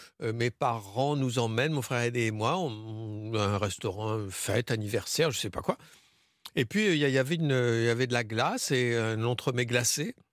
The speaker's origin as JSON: {"language": "French", "town": "Tours", "region": "Centre-Val de Loire", "country": "France", "tie": "born or raised there", "moved": "as an adult", "lives_now": "Paris, France", "said": "Je suis provincial de Tours, donc toute mon enfance, adolescence passée à Tours. Je suis monté à Paris, comme on dit en province, pour faire une école de cinéma"}